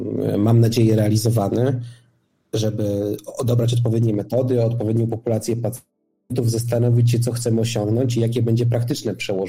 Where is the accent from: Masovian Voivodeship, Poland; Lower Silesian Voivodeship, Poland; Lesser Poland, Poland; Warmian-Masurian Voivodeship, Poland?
Warmian-Masurian Voivodeship, Poland; Lidzbark Warmiński; Ja urodziłem się w takim malowniczym mieście na Warmii, w Wilsbarku Warmińskim i tam się wychowywałem, odbierałem edukację. Później skończyłem liceum ogólnokształcące w Olsztynie